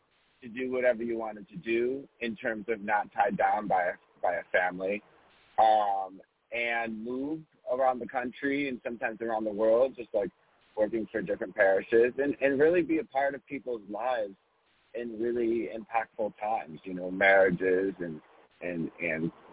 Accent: Midwest, United States; especially growing up in the Midwest, it just didn't really appeal to me.

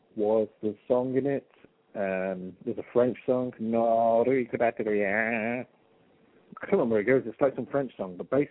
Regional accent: Westcliff-on-Sea, East of England, United Kingdom; moved away; I returned for the first time in 10 years to the UK to visit … in my hometown of Westcliff-on-Sea, Essex.

